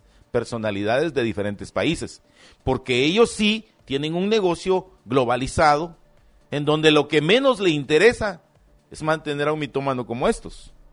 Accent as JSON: {"language": "Spanish", "country": "Guatemala", "said": "¿Qué nos está haciendo falta como chapines?"}